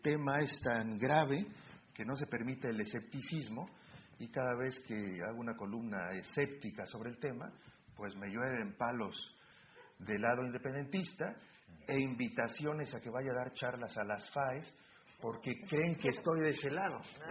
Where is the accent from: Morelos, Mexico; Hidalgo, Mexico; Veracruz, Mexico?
Veracruz, Mexico; aun cuando soy un catalán de Veracruz